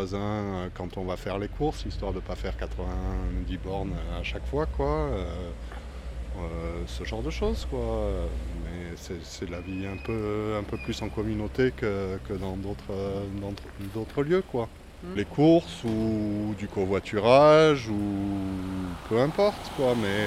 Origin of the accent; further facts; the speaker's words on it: Marseille, Provence-Alpes-Côte d'Azur, France; Moi, je viens de Marseille, donc ça fait un peu du changement quand même.